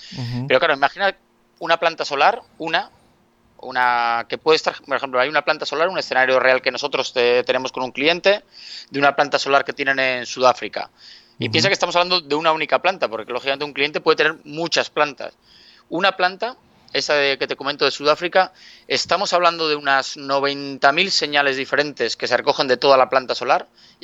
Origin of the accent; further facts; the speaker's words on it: Bilbao, Basque Country, Spain; Yo soy de Bilbao, que está en el norte de España, y es un área, es una ciudad industrial, el Bilbao.